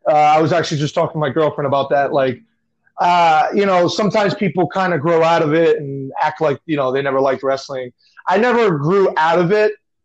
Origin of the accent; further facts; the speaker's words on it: Ridgefield Park, New Jersey, United States; I grew up in Ridgefield Park.